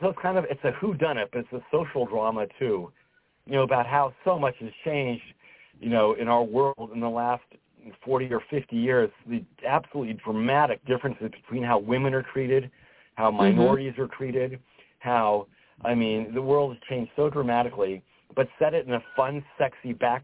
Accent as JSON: {"language": "English", "country": "United States", "said": "My lesson, and I'm an American writer, and I want to be successful in America."}